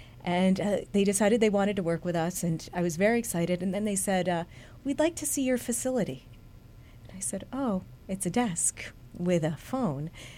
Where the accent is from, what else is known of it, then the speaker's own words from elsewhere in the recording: Guilderland, New York, United States; And really big into the Catholic Church growing up in Gilderland. Kind of came up here and involved a little bit more. And enjoy the area. Love upstate New York.